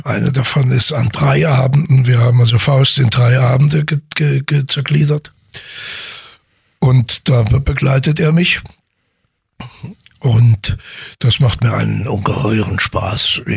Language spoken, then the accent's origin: German; Weimar, Thuringia, Germany; moved away as an adult; Da bin ich mit 18 Jahren getürmt, weil die mich auch nicht machten. Kleinstadt in der DDR, nur Rentner, bin ich weg und bin mit 60 wiedergekommen.